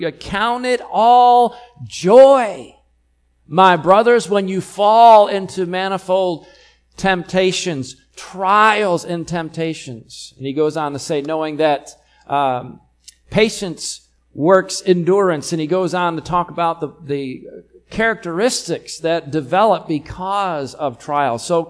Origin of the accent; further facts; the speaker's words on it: New York, United States; And, you know, I'm from Western New York, where fall is a thing.